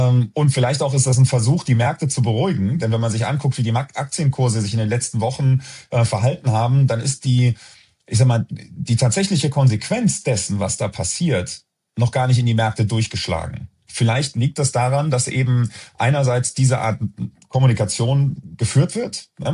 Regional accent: Cologne, North Rhine-Westphalia, Germany; born there; Ich bin selber gebürtiger Kölner. Meine Familie kommt zwar aus Norddeutschland, aber ich bin erste Generation Kölner

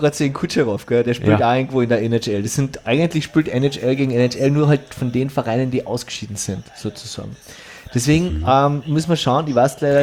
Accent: Carinthia, Austria; als Kärntner ist man glaube ich immer, Fan ist ein bisschen übertrieben, aber man ist immer grundsätzlich

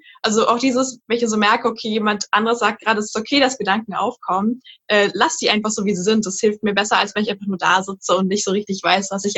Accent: Berlin, Germany; ich komme ja wie gesagt aus Berlin und ich liebe es eigentlich jetzt rauszugehen und die Stadt zu erkunden. Und genau, ich studiere eigentlich in Greifswald und das ist immer ein bisschen kleiner und ruhiger

